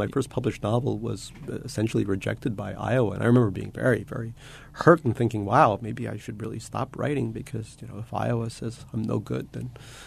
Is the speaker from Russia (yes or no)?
yes; Russia; now in United States; I started to write very much about growing up in Russia